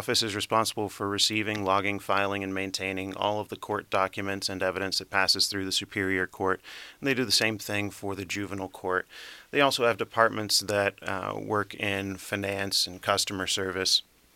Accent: South Carolina, United States; now in Spokane, United States; I grew up in South Carolina in the Hill Country, not far from the Appalachians, just as we sit in the shadow of the Rockies here. Very agricultural area

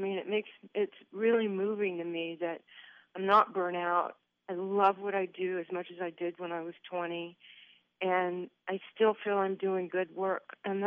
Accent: Memphis, Tennessee, United States; born there; the fact that I was born in Memphis, that, you know, two generations back my family were cotton farmers, they're not anecdotal.

